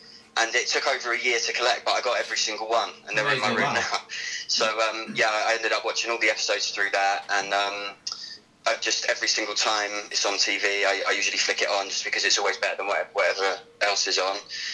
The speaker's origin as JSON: {"language": "English", "town": "Sutton", "region": "London", "country": "United Kingdom", "said": "So I'm 25. I'm from South London. A little bit further south than Peckham, though, so I'm in Sutton."}